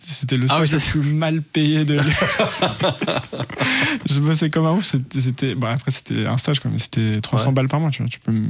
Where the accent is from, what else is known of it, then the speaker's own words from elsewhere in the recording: Annecy, Auvergne-Rhône-Alpes, France; now in Paris, France; En fait, j'ai grandi à Annecy, une petite ville dans les Alpes, où on parle pas vraiment de musique, tu vois.